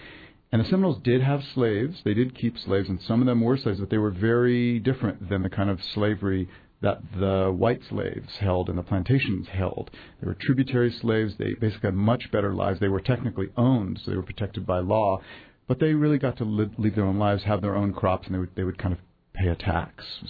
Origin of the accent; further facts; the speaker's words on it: Berkeley, California, United States; We're both from the Bay Area. He's from Oakland. I'm from Berkeley.